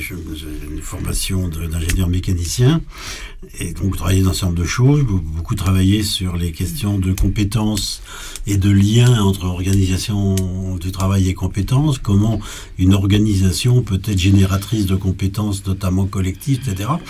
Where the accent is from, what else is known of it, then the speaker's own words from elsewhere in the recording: Rennes, Brittany, France; born there; l'hôpital où je suis né à Rennes a été bombardé et quasiment détruit.